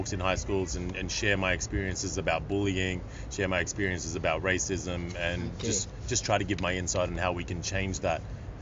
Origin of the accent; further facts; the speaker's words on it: Australia; I'm an Australian Pakistani who was a full-time poet.